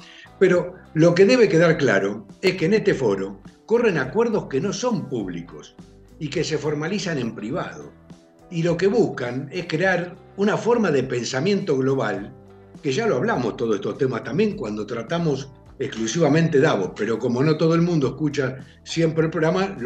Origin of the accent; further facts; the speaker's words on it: Argentina; now in Spain; Yo soy argentino, tú eres argentino